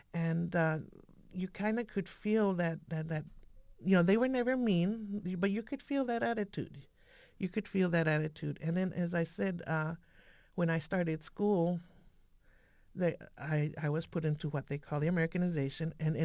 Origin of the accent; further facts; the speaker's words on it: Arizona, United States; going back to growing up in Arizona